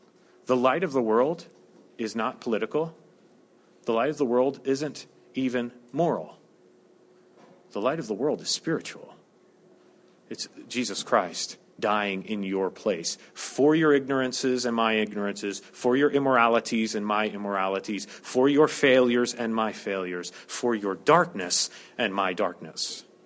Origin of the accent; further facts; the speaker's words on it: Montana, United States; because I was from Montana, and I would go to Jersey for the summers